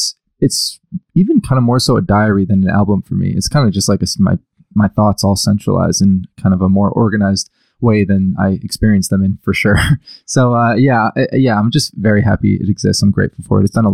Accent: Chicago, Illinois, United States; And then I'm from Chicago, like I said. So like growing up, I played basketball.

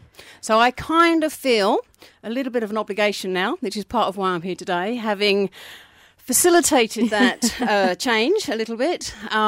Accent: England, United Kingdom; I'm English originally. I mean, we've both been here for sort of 20-odd years now.

